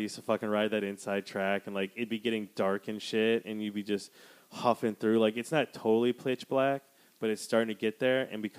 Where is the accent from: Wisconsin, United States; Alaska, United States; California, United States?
Wisconsin, United States; Dude, bitch, I grew up in Wisconsin.